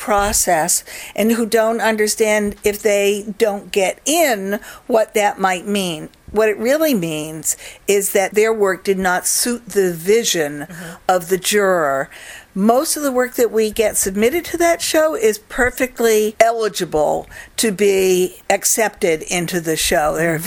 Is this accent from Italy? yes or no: no; Massachusetts, United States; now in Trenton, United States; As I said, I grew up in Massachusetts, and occasionally when I go back and see some of my old friends, they say, oh